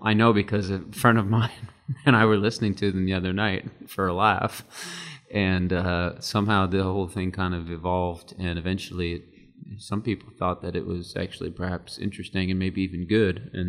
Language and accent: English; Yarmouth, Nova Scotia, Canada; I grew up in Yarmouth, Nova Scotia, which is the very end of the province on the South Shore.